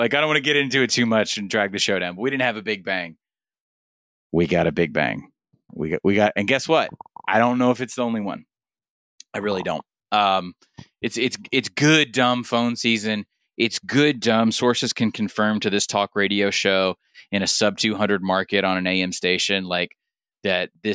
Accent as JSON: {"language": "English", "region": "Georgia", "country": "United States", "said": "they're like, oh, you're from Georgia. You don't ever sound like it. Sometimes I can't. I've tamped down my accent for a long time."}